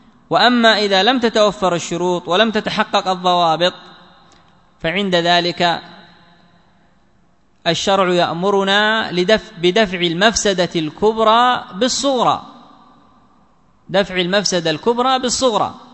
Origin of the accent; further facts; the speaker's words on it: Yemen; خصوصا عندنا في اليمن